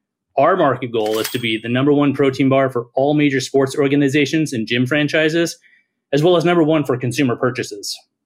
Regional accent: Iowa, United States; I grew up in Iowa, and I am an honorably discharged U.S. veteran

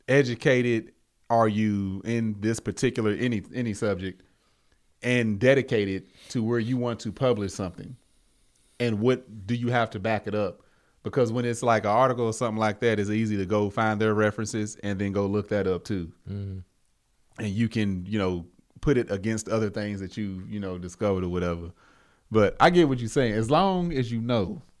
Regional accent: the South, United States; I'm from the South. Family had farms. We had cattle. We had hogs, pigs, whatever you want to call them. We had chickens, all of that. I grew up on pork chops.

